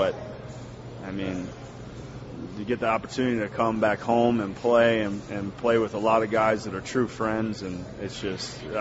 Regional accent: Cincinnati, Ohio, United States; I grew up in Cincinnati. They're 4 hours south, and it's a pretty quick trip from Cincinnati up to Cleveland

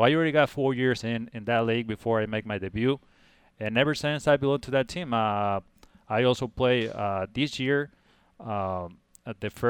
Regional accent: Mexico City, Mexico; Because I was from Mexico, born and raised in Mexico, Mexico City.

